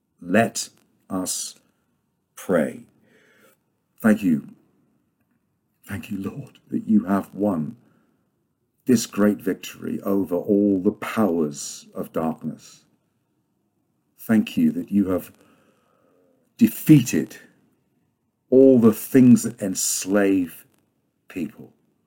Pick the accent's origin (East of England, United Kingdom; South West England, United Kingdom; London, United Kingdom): East of England, United Kingdom; I grew up in Hertfordshire.